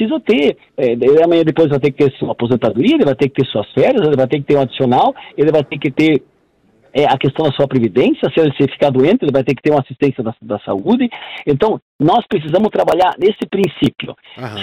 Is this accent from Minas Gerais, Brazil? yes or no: no; Rio Grande do Sul, Brazil; eu sou do Rio Grande do Sul, eu estou na fronteira agora.